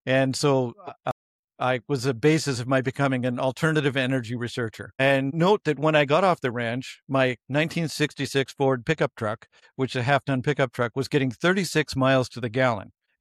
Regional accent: British Columbia, Canada; also born or lived in Montana, United States; I was born in Montana and my father always wanted to be a cowboy. So he bought a ranch, actually five ranches in British Columbia while I was quite young, like in early grade school.

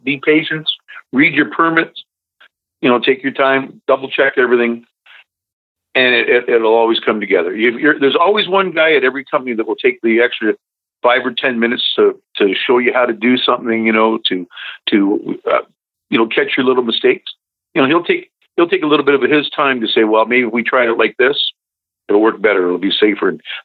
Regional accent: Fenelon Falls, Ontario, Canada; Fenland Falls, Ontario, the jewel of the Kawarthas, about 90 minutes north of Toronto.

